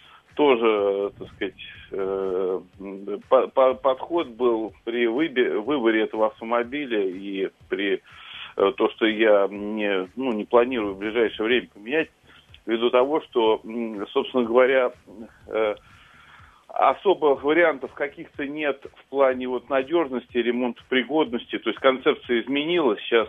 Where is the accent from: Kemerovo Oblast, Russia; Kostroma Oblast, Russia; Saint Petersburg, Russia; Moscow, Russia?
Moscow, Russia; я из Москвы.